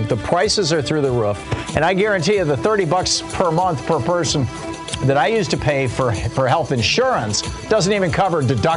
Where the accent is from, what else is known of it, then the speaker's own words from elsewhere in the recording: Michigan, United States; I grew up in Michigan, and in the early 70s, we had an herbal tea company